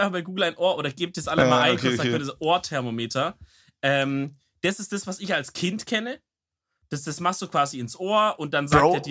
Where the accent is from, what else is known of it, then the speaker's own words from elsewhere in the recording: Swabia, Germany; Also gerade als Schwabe würde man sagen, dafür habe ich bezahlt, das schaue ich mir an.